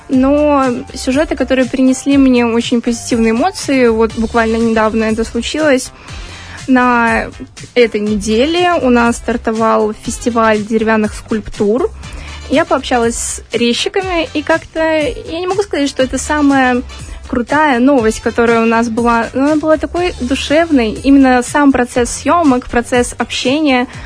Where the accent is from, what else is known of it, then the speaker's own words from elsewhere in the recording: Gomel, Gomel Region, Belarus; Ну, все-таки я сама из Гомеля.